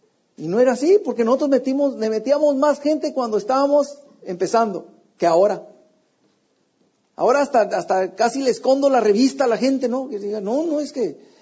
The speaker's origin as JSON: {"language": "Spanish", "town": "Ensenada", "region": "Baja California", "country": "Mexico", "lives_now": "United States", "said": "cuando nos venimos de México, que nos quitaron la casa, nos la quitaron en Ensenada, pues no, tenemos que ir a un lugar, entonces el zapato apuntó para Estados Unidos."}